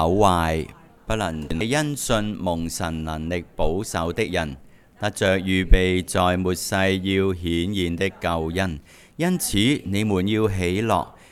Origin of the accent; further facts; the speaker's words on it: China; 我哋中国人咧过年过节，我就记得新年咧细个咧，总有一碟餸就系鸡嚟嘅